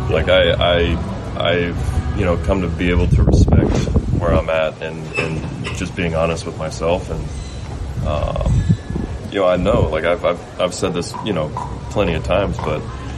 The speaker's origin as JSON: {"language": "English", "region": "the South", "country": "United States", "tie": "born or raised there"}